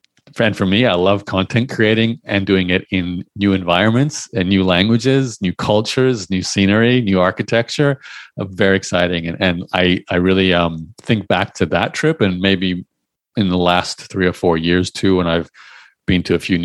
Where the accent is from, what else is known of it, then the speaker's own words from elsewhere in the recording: Australia; moved away as an adult; now in Canada; I'm going to make my way to Canada from Australia. I have most of my family were in Canada. I was born and raised in Australia.